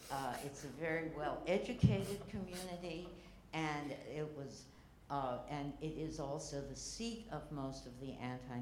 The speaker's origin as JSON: {"language": "English", "country": "United States", "said": "I'm from the United States."}